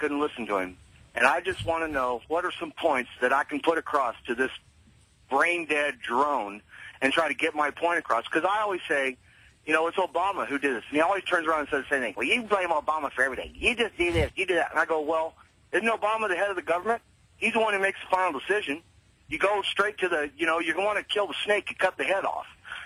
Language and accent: English; California, United States; also born or lived in Fresno; now in Indianapolis, United States; I'm actually from California. I'm from Fresno. I grew up in the Bay Area.